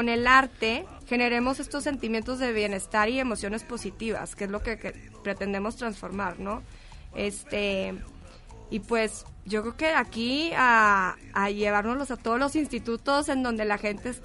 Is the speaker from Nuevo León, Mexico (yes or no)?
yes; Monterrey, Nuevo León, Mexico; now in Mexico City, Mexico; No, yo soy de Monterrey, pero vivo en la Ciudad de México.